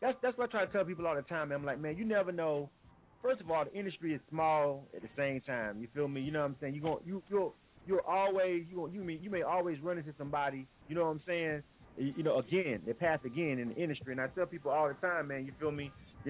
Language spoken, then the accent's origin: English; Panama City, Florida, United States; I'm from Panama City, Florida